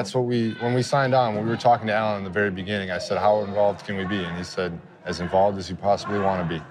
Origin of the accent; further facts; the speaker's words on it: Wisconsin, United States; I'm from Wisconsin, so the Green Bay Packers have a fan base that lives and die with the Green Bay Packers every week.